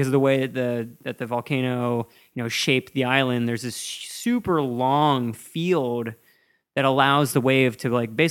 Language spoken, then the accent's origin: English; Midwest, United States; And just because I'm from the Midwest, right?